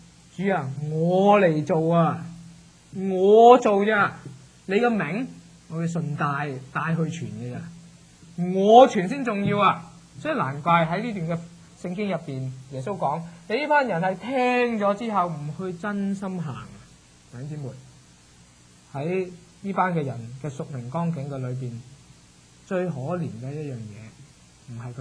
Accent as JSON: {"language": "Chinese", "country": "China", "said": "我们中国人有句很简单的俗语，特别广东人"}